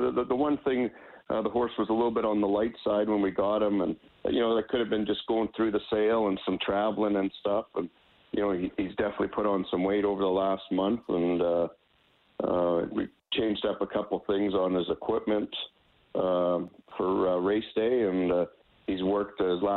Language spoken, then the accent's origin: English; Calgary, Alberta, Canada; Yeah, no, I born and raised in Calgary